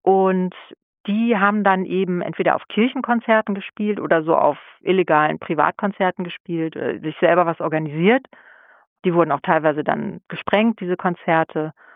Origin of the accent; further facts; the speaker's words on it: West Germany, Germany; weil ich bin ja Wessi, in den 80ern war ich auch viel zu klein.